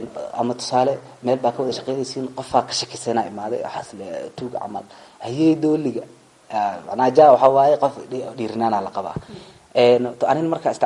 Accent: Mogadishu, Banaadir, Somalia; waxaan ku dhashay Soomaaliya gaar ahaan magaalada Muqdisho degmada Yaqsi isla meeshaasaa kusoo barbaaray

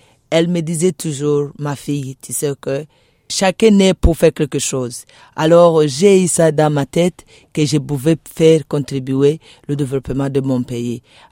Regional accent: Bukavu, South Kivu, DR Congo; je suis originaire de Bukavu, précisément dans le territoire de Mwenga, le village de Tombwe. En RDC

